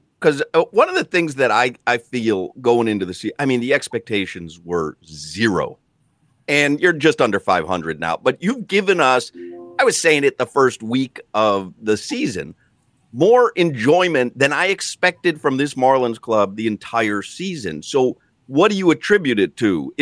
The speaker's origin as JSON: {"language": "English", "town": "Chicago", "region": "Illinois", "country": "United States", "said": "And I'm originally from Chicago."}